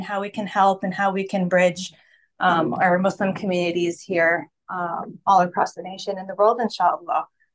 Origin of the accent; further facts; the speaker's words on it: Raleigh, North Carolina, United States; I'm from Raleigh, North Carolina.